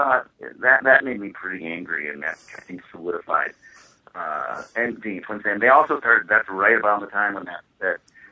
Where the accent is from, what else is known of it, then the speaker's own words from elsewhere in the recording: Minneapolis, Minnesota, United States; And, you know, growing up in Minneapolis, and you have just that thing about the radio, baseball on the radio, that's so cool.